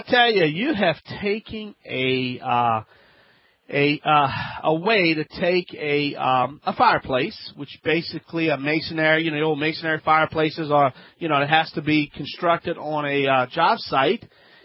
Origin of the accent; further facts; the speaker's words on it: Louisiana, United States; I'm the Cajun man from the Bayou Land, America's favorite home improvement self-help expert.